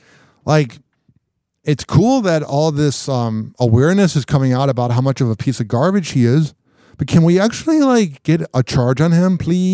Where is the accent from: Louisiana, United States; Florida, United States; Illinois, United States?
Illinois, United States; Chicago; This is one of my favorite songs from 2008 growing up in Chicago.